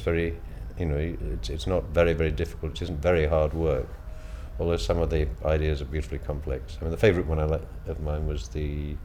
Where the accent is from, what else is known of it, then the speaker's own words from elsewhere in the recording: York, Yorkshire and the Humber, United Kingdom; I'm 63, and I come from York.